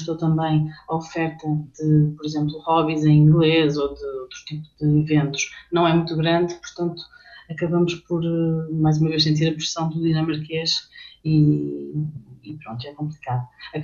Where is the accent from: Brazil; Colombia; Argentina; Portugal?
Portugal; moved away; nós não saímos de Portugal porque quisemos ou porque não estávamos satisfeitos com o nosso país em si. Foi mesmo a situação económica e a procura de um futuro melhor não é que nos levou a sair.